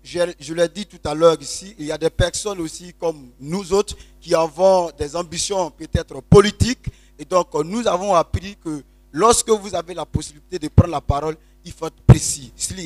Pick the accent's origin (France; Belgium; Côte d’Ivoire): Côte d’Ivoire; Bondoukou, Zanzan; donc je viens de la région de Bondoukou.